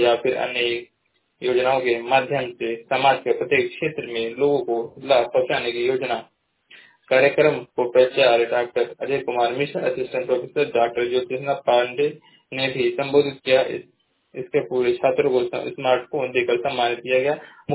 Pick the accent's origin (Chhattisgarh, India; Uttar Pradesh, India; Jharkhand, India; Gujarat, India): Uttar Pradesh, India; Maharajganj; मैं जिला महाराजगंज का निवासी हूँ।